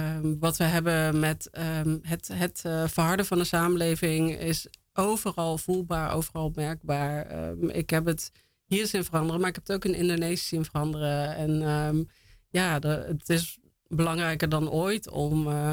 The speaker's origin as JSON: {"language": "Dutch", "town": "Uden", "region": "North Brabant", "country": "Netherlands", "tie": "born or raised there", "said": "Ik ben opgegroeid in Uden."}